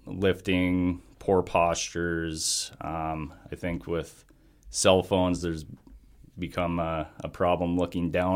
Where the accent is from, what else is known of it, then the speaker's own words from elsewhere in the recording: Thompson, North Dakota, United States; I'm originally from Thompson.